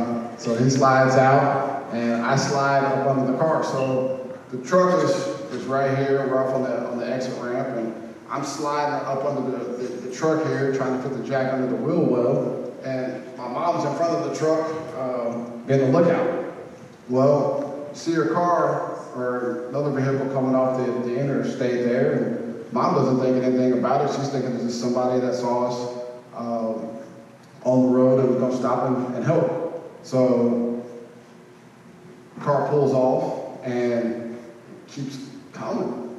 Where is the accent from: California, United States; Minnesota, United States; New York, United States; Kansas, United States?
Kansas, United States; changed a lot of tires growing up in Kansas.